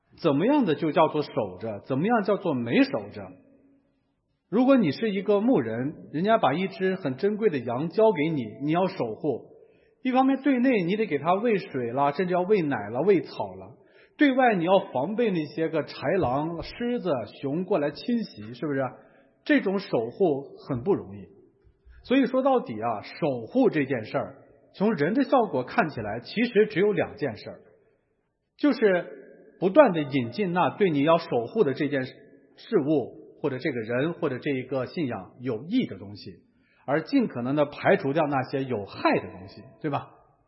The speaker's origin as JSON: {"language": "Chinese", "country": "China", "said": "你知道哈，我们中国人有一个特点，我们一般来说愿意给人留几分面子。"}